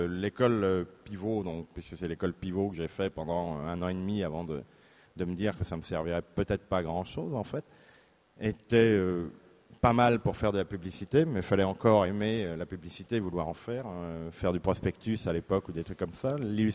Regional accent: Nantes, Pays de la Loire, France; Oui, je suis nantais. Je suis né à Nantes en 71, il me semble.

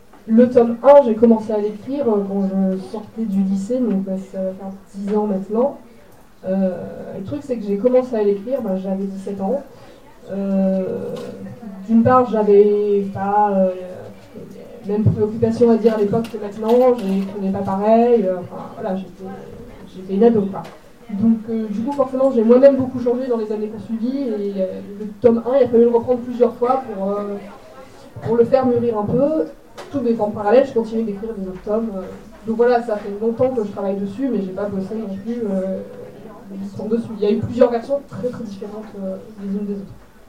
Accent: Bourgogne-Franche-Comté, France; J'ai 27 ans, je suis originaire de Saône-et-Loire, donc pas très très loin d'ici.

